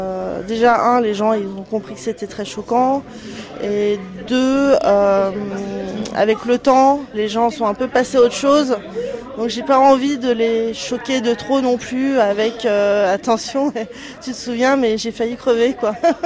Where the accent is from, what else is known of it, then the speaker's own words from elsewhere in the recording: Paris, Île-de-France, France; j'ai 39 ans, je suis parisienne